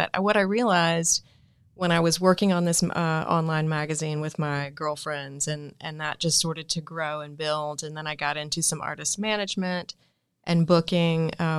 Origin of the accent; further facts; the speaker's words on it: Sumter, South Carolina, United States; Well, I grew up in Sumter, South Carolina. So I think that that's probably not a hotbed of, you know, entertainment law or artists.